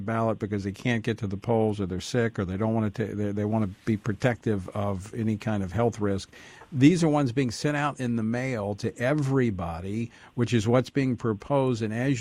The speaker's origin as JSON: {"language": "English", "region": "Louisiana", "country": "United States", "tie": "born or raised there", "said": "In fact, my home state of Louisiana is unfortunately pursuing this for the primaries"}